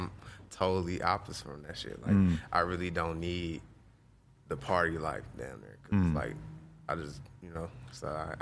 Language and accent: English; Beecher, Michigan, United States; I grew up in Beecher. It's like the outskirts. It's the whole community. Like, it's really Flint, but it's not.